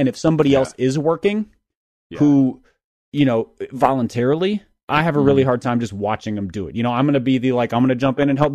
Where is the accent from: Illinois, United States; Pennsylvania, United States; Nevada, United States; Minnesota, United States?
Minnesota, United States; I grew up in Minnesota, but I grew up in the city, like inner city.